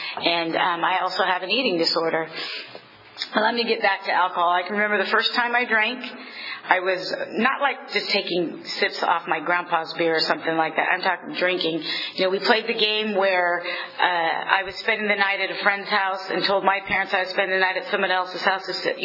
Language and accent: English; Fresno, California, United States; I was born and raised in Fresno, and I'm the youngest of three and the only girl.